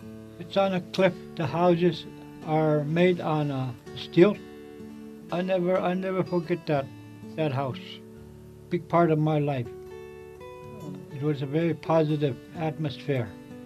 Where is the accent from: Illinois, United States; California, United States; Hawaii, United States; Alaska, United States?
Alaska, United States; King Island; also born or lived in Nome; I was born here in Nome, July 5, 1948. But I was raised at King Island. King Islanders, we do not know how long we've been living on King Island.